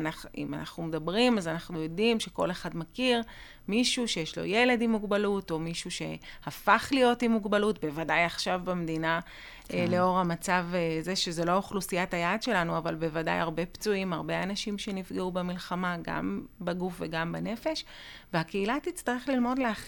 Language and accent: Hebrew; Jerusalem District, Israel; אני במקור מאזור ירושלים